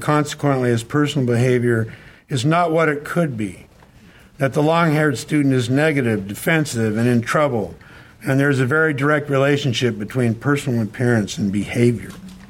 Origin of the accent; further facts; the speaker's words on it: Fairbanks, Alaska, United States; This happened when I was in Fairbanks. I grew up in Fairbanks.